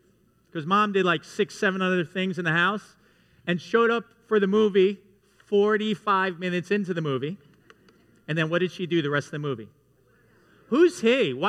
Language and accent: English; New York, United States; I'm the oldest of five, and we grew up in New York, and we didn't have a lot of money